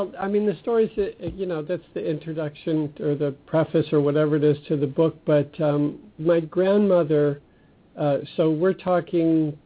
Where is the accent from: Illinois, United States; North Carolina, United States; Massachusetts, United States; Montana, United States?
Massachusetts, United States; So I grew up Jewish in Massachusetts. My mother was, 100% Italian.